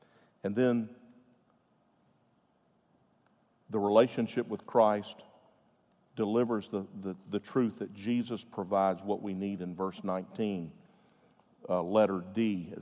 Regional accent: Jacksonville, Florida, United States; Just a little red-headed kid over off of Barnes Road in Jacksonville, Florida, in apartment number 10.

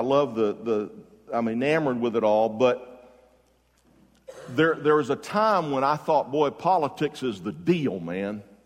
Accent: Jacksonville, Florida, United States; Senator Graham, we're from Jacksonville.

